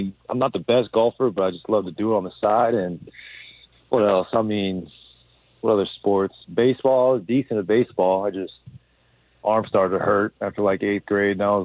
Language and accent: English; West Coast, United States; I couldn't pass that up because I grew up on the West Coast watching the Pac.